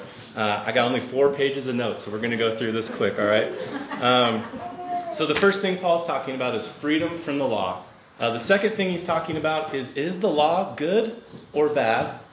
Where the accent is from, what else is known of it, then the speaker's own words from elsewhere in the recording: Wyoming, United States; My wife and I just love the drive out here. We're from Wyoming. We have to drive like 2 hours to get anywhere, so we love the wide open spaces and feel at home here with you guys.